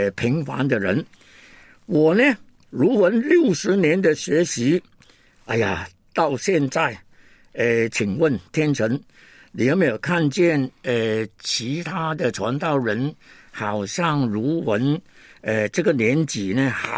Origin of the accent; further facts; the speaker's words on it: Hong Kong; 我最小孩子的时间呢曾经走烂，但是呢后来还是回到香港。那回到香港长大的时间呢，其实我跟神州大地的老百姓是没有什么联系了